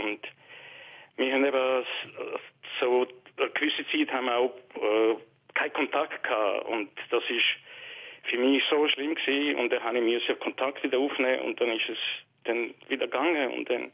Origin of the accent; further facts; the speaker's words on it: Sarajevo, Federation of Bosnia and Herzegovina, Bosnia & Herzegovina; Ursprünglich komme ich von Ex-Jugoslawien, also genau von Sarajevo.